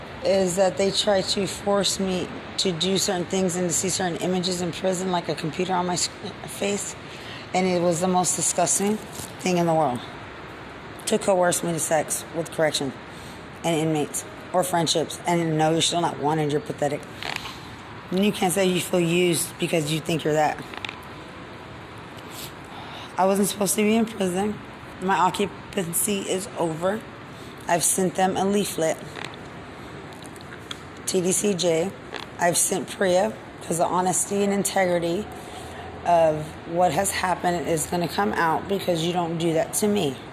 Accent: Lubbock, Texas, United States; And I'm not from here. I'm from Lubbock. I grew up with all black people.

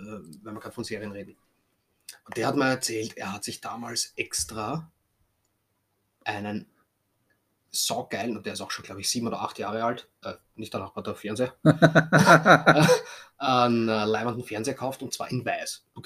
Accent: Vienna, Austria; als Wiener

